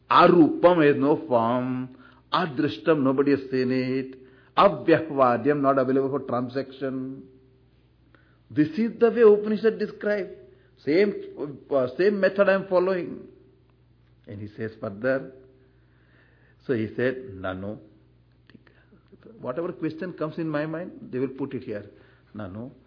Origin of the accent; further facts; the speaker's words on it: India; English is a second language; I came from India, now all rationing is over.